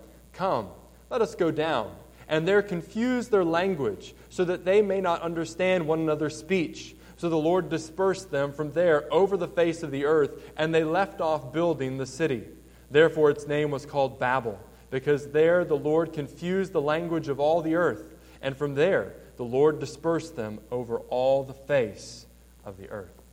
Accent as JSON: {"language": "English", "town": "Mendon", "region": "Michigan", "country": "United States", "tie": "born or raised there", "said": "halfway in between those two cities was my town, Mendon, Michigan, there on the banks of the St. Joseph"}